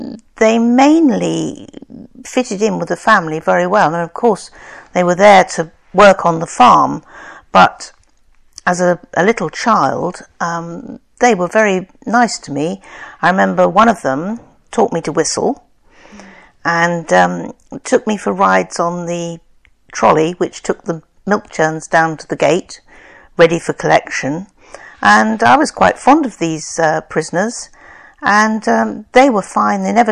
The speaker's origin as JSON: {"language": "English", "town": "Thames Ditton", "region": "South East England", "country": "United Kingdom", "tie": "born there", "said": "I was born in Thames Ditton in Surrey."}